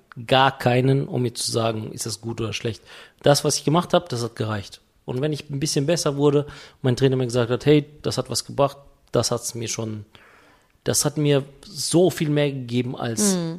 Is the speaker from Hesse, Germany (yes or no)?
no; Paderborn, North Rhine-Westphalia, Germany; Du, ich bin aus Paderborn ja.